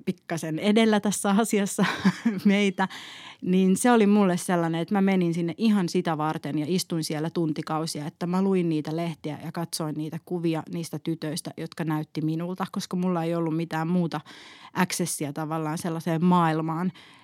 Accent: Vantaa, Uusimaa, Finland; Mä oon siis kotoisin Vantaalta

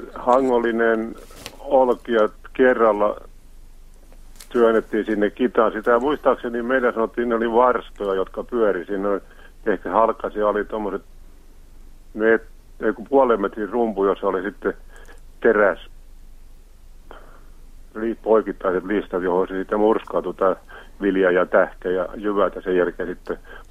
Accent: Kiukainen, Satakunta, Finland; No, lapsuuteni vietin Satakunnassa Kiukaisissa, ihan maatalon poikana, sotien välillä syntynyt.

